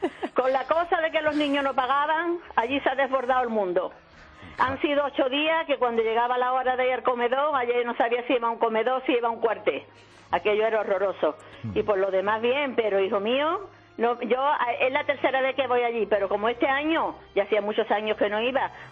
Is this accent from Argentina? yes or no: no; Málaga, Andalusia, Spain; Soy de Málaga.